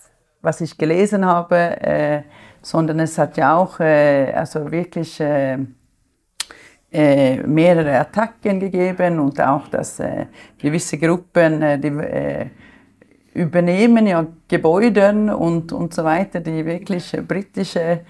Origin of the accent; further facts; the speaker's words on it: Sweden; Also ich habe es selber nie erlebt. Ich bin in Schweden aufgewachsen